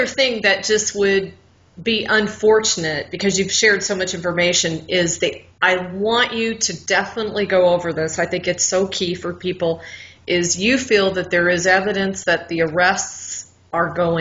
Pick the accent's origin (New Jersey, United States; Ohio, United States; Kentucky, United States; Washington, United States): Kentucky, United States; born there; I was born in Kentucky.